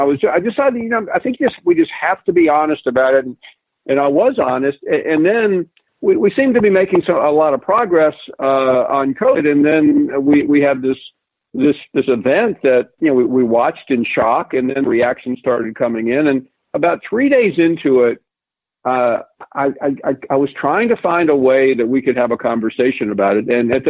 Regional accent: the South, United States; Even though I was born in the South, my parents and even my older sister are all from New York. So I had kind of that rather unusual upbringing.

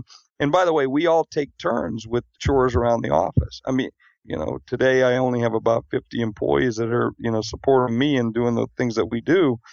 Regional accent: South Dakota, United States; I came from South Dakota, and there were a lot of people that were around me that you know, thought, well, importing or exporting is something we do to Iowa.

